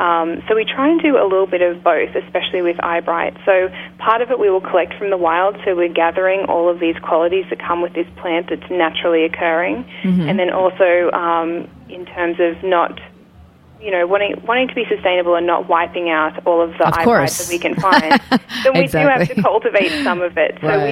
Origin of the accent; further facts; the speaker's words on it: Australia; I'm an Australian. I like need to be in the sun all the time.